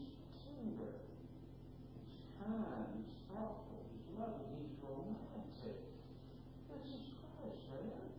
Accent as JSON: {"language": "English", "region": "Kentucky", "country": "United States", "tie": "born or raised there", "said": "I grew up in Fort County, Kentucky, and they knew the business from that in Franklin County."}